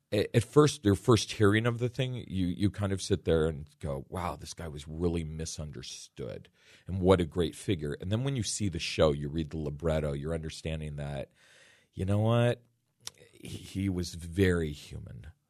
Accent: West Coast, United States; also born or lived in Texas; Oh, I'm from the West Coast originally. So, and then I've lived half my life in Texas.

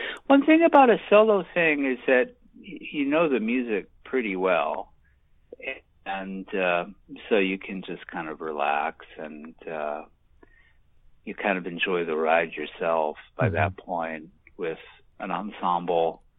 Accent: Detroit, Michigan, United States; I'm originally from the Detroit area, but I hired into the Oregon Shakespeare Festival in Ashland in 1992 as a full-time musician.

